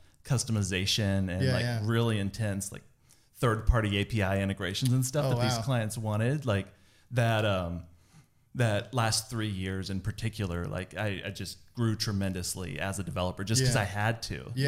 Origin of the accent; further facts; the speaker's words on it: Pennsylvania, United States; So I grew up in Pennsylvania, small, like on the edge of farming communities and stuff.